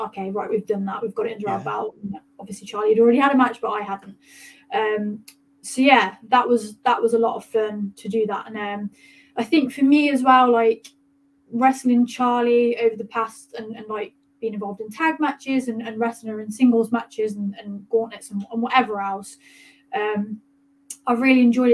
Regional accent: Coventry, West Midlands, United Kingdom; Obviously, it's my hometown, which is it's always nice to wrestle in your hometown.

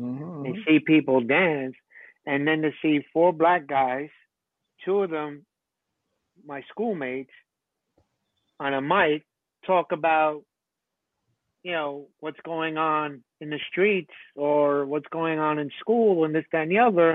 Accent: Bronx, New York, United States; growing up in the Bronx in the early 70s, there was music everywhere.

